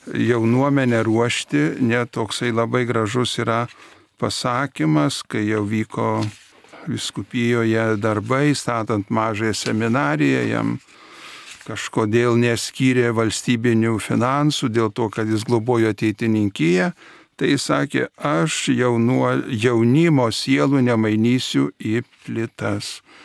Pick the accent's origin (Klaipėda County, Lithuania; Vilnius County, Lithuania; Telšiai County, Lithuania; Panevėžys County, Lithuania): Panevėžys County, Lithuania; Pasvalys; aš iš Pasvalio.